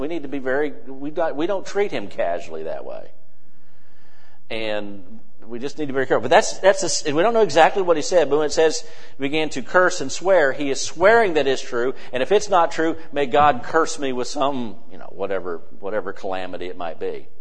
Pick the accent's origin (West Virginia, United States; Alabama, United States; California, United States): West Virginia, United States; I grew up here in West Virginia, but I grew up pretty much in the Ohio Valley, that area of our state.